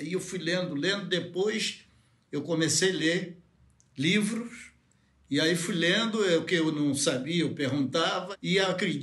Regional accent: Guarabira, Paraíba, Brazil; Eu saí de Guarabira. Eu nunca sentei diante de um professor.

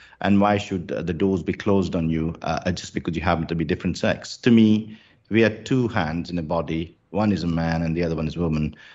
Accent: Rajasthan, India; I grew up in Rajasthan, which is, as you may know, it's a desert state.

